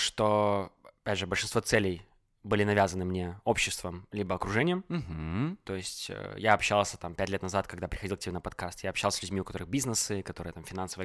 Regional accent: Belarus; moved away; я уехал из Беларуси, и у меня пропали цели, которые были навязаны обществом. То есть, живя в Беларуси с самого детства, тебе понятны проторенные дорожки.

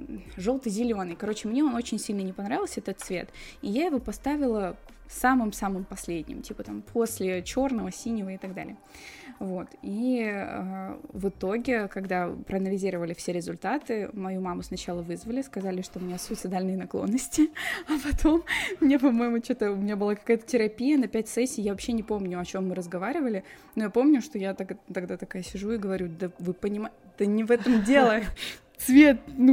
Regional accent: Severomorsk, Murmansk Oblast, Russia; moved away; Я только переехала из Североморска, из Мурманской области сюда, и поступила в школу.

